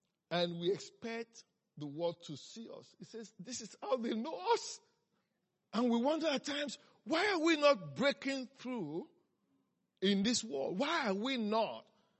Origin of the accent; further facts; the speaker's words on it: Nigeria; also born or lived in Europe; I'm from Africa. I'm from Nigeria. I've been in many parts of the world. I lived in Europe for 6 years.